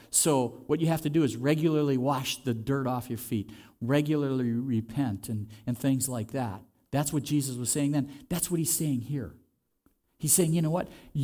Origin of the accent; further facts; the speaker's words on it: Luxembourg; when I was growing up in Luxembourg